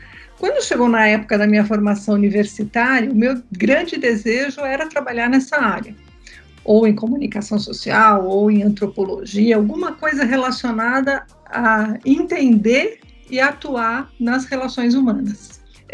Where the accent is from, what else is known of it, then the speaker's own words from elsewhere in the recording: São Caetano do Sul, São Paulo, Brazil; born there; Eu sou nascida no ABC Paulista, em São Caetano do Sul. Venho, como muitos dos brasileiros, de uma família de imigrantes, né? Pelo lado do pai, de imigrantes lituanos, pelo lado da minha mãe, imigrantes italianos.